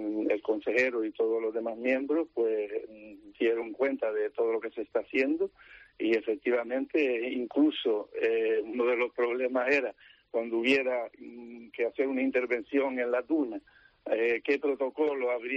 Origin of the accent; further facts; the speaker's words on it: Canary Islands, Spain; ya no por el turismo, sino como Gran Canario, es una pena que eso no se cuide